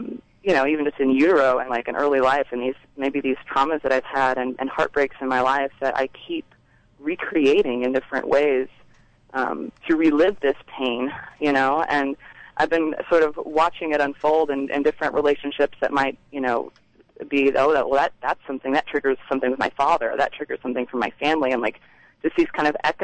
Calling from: California, United States; I'm streaming in from California

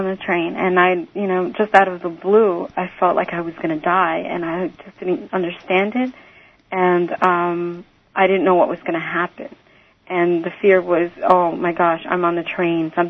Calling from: New Jersey, United States; I'm from New Jersey.

